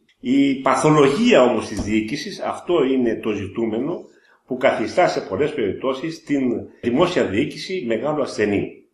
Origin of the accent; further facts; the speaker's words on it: Greece; η πατρίδα μου είναι κάτω από το αμνημόνια